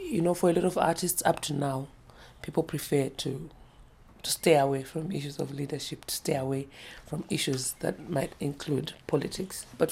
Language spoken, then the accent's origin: English; Harare, Zimbabwe; I'm an artist from Harare, Zimbabwe.